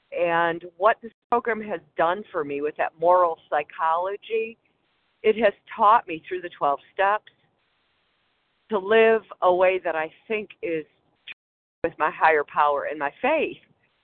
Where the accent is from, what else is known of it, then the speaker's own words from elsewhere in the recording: Michigan, United States; from Michigan.